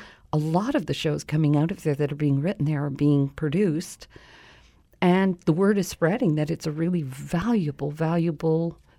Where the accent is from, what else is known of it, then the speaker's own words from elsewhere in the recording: Vancouver, British Columbia, Canada; I grew up in Lower Point Grey when it was still a working class hood and not the wealthy hood.